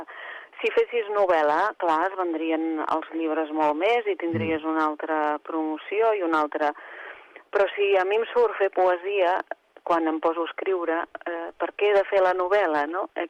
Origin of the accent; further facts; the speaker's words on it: Banyeres del Penedès, Catalonia, Spain; now in Tarragona, Spain; Jo sóc de Banyeres del Penedès, però ja fa més de 20 anys que vinc a Tarragona.